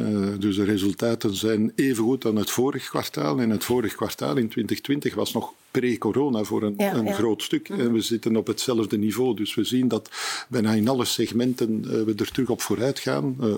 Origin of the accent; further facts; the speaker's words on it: Antwerp, Belgium; Zeker als Antwerpenaar.